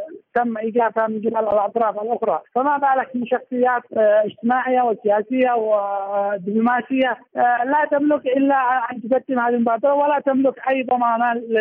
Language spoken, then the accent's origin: Arabic; Yemen; بالنسبة لنا كيمنيين وكقوى في الداخل